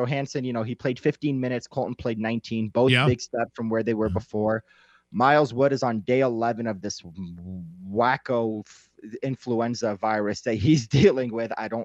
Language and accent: English; Ottawa, Ontario, Canada; born there; I was born in Ottawa.